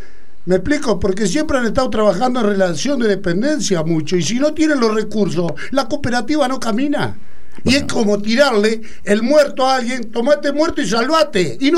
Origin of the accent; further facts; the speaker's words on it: Argentina; Y soy argentino, no soy ni peronista, ni radical menos